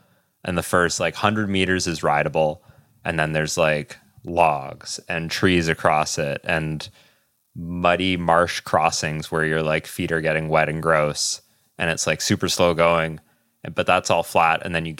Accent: Canada; I'm totally not biased at all being Canadian.

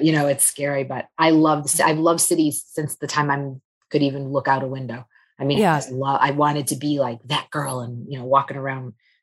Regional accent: Detroit, Michigan, United States; that is the part of Detroit that I'm from, is 8 Mile Southfield.

